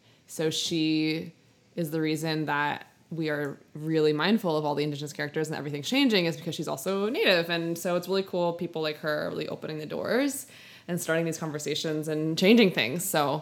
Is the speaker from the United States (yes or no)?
yes; New York City, New York, United States; Yeah, so I grew up in New York City, and my dad was on Broadway when I was a kid.